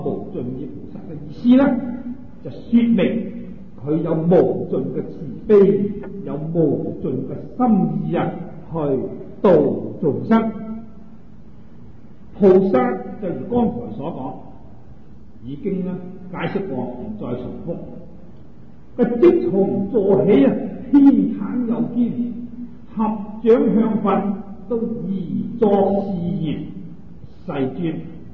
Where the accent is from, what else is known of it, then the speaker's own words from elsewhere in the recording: China; 就系我哋中国几千年前啦，我哋中国人都系着呢啲衣服噶，都系一样噶。